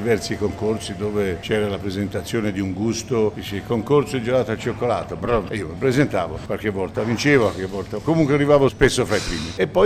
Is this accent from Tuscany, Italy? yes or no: yes; Poggibonsi, Tuscany, Italy; io vengo, sono nato qui nei dintorni, abitavo da ragazzino, abitavo a Poggibonsi, quindi qui accanto.